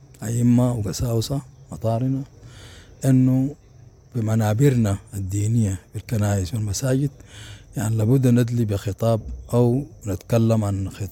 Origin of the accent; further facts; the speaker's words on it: Sudan; بلدنا السودان المحلين بنحبه شديد